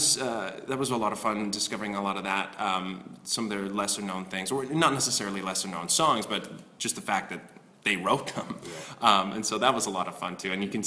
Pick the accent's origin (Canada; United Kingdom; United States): Canada; St. John's, Newfoundland and Labrador; Oh, well, I'm from St. John's, Newfoundland, Canada.